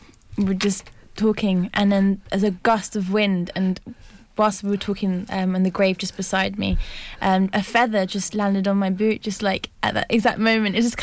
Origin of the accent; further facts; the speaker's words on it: Cambridge, East of England, United Kingdom; also born or lived in France; now in London, United Kingdom; I'm originally from France, and I moved when I was around like five to Cambridge, and then grew up there ever since, and then moved to London to study drama.